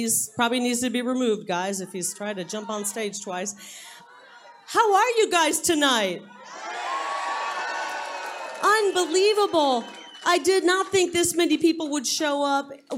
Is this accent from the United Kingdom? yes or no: no; Arizona, United States; We can handle the heat. We're from Arizona.